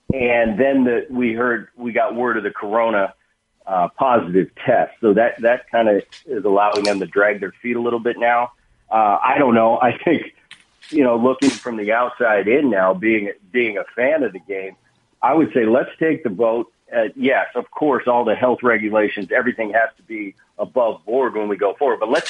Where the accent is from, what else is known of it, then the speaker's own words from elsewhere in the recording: Philadelphia, Pennsylvania, United States; I grew up in the Philadelphia area with my dad in the Phillies in the 70s.